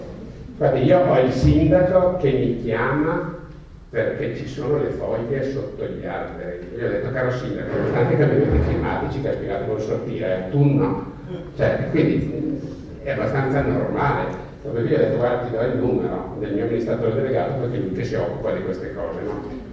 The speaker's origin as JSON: {"language": "Italian", "town": "Brescia", "region": "Lombardy", "country": "Italy", "said": "io da bresciano, cioè, mi piacerebbe che i bresciani fossero orgogliosi"}